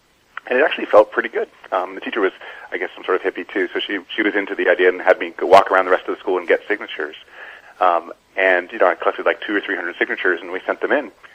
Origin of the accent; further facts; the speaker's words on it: California, United States; I grew up in Southern California, so just living in smog-laden days and watching the kind of the nature behind my house be destroyed, I think primed me to do something about this.